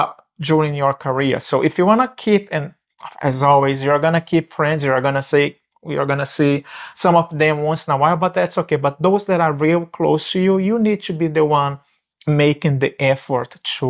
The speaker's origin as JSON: {"language": "English", "country": "Brazil", "second_language": "English", "moved": "yes", "lives_now": "Canada", "said": "I immigrated from Brazil to Canada more than 20 years ago, and I lost the sight of those friends that I had built throughout all my life in Brazil."}